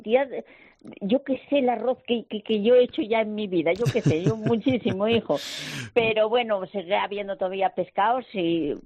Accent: Mieres, Asturias, Spain; moved away; yo no soy de aquí, soy de Mieres, pero llevo 51 años aquí, con lo cual ya soy de aquí.

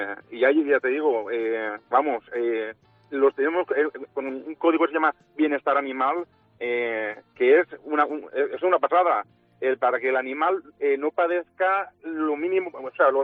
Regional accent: Alzira, Valencian Community, Spain; yo soy de Alcira, un pueblecito que hay al lado de Valencia.

